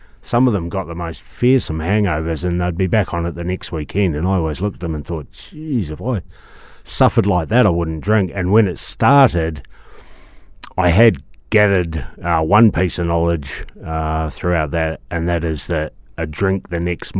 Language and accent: English; Christchurch, Canterbury, New Zealand; also born or lived in Dunedin / Melbourne; And I grew up in Christchurch. I was originally born in Dunedin, but we moved up when I was young. And... I lived in Melbourne for about 12 years and got back just before Christmas